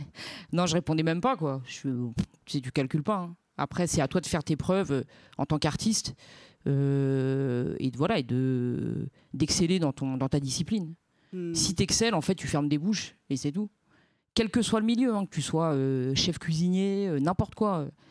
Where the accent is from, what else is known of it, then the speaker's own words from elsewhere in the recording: Roubaix, Hauts-de-France, France; je viens de Roubaix et tout